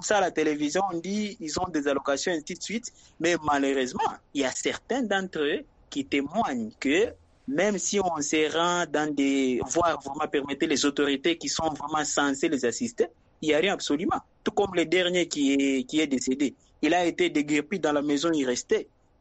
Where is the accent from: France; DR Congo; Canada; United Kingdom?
DR Congo; précisément ici chez nous en RDC.